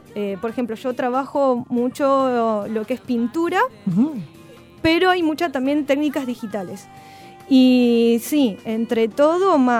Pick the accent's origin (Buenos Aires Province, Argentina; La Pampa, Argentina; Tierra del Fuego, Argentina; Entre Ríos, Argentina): Buenos Aires Province, Argentina; Tandil; Sí, me vine de allá de Tandil. En el 2003 arranqué la carrera de ilustración acá en la escuela Martín Malarro